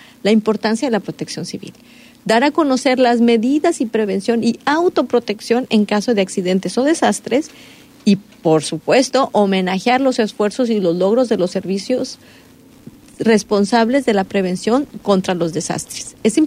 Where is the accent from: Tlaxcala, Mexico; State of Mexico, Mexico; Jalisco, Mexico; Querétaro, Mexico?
Jalisco, Mexico; Puerto Vallarta; los que somos de Vallarta